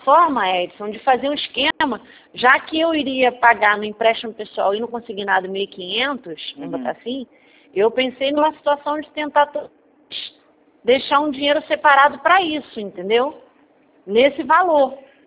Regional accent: Armação dos Búzios, Rio de Janeiro, Brazil; Não, São Pedro de Búzios.

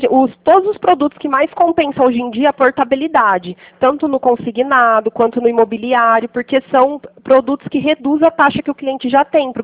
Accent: Pirassununga, São Paulo, Brazil; Não, eu sou da cidade de Pirassununga.

